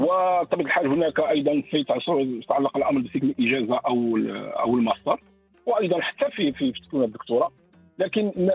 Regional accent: Morocco; هذه كلها عناصر إيجابية بالنسبة إلينا كمغاربة على أننا نحن في الطريق الصحيح

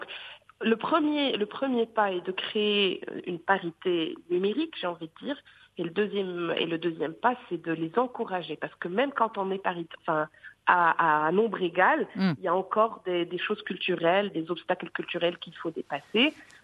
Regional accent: Rabat, Rabat-Salé-Kénitra, Morocco; Donc moi je suis native de Rabat

